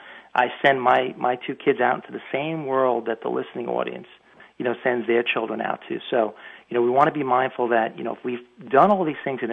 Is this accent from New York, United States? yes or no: yes; Long Island, New York, United States; You know, I'm from Long Island originally.